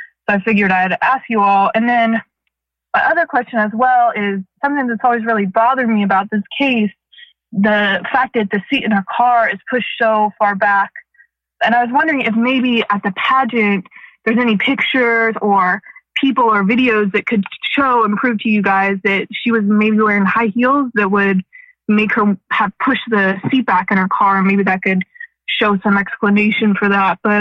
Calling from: Gainesville, Florida, United States; I'm here from Gainesville, Florida.

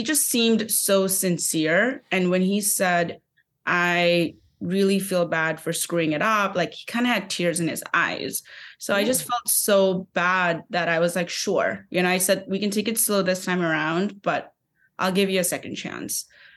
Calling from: Brooklyn, New York, United States; So I'm 29 years old. I'm calling from Brooklyn, New York.

